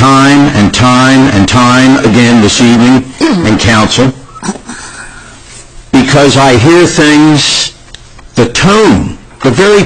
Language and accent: English; Holloway Terrace, Delaware, United States; I grew up in Holloway Terrace. I was the fire chief of Holloway Terrace Fire Company, 53 years in the fire department.